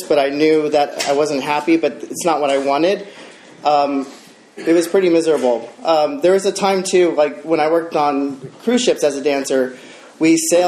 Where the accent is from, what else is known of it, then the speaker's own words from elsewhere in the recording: California, United States; I grew up in the Bay Area. I took dance class when I was 6